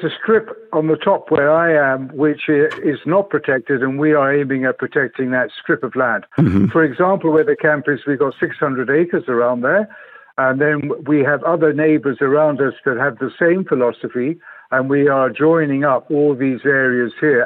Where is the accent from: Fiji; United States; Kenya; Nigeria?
Kenya; Nairobi; And I grew up in Nairobi. I was born in Nairobi. I'm a British guy, but I'm actually Kenyan as well. And so I got very, very deep connections with Kenya. I speak three or four of the languages here, and I grew up here.